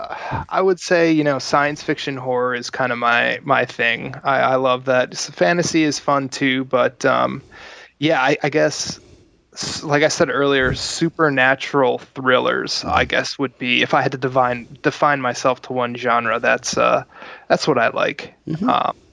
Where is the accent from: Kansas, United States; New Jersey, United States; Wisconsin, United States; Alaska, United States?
Wisconsin, United States; Milwaukee; I grew up in Milwaukee, which is about an hour, 20 minutes north of C2E2.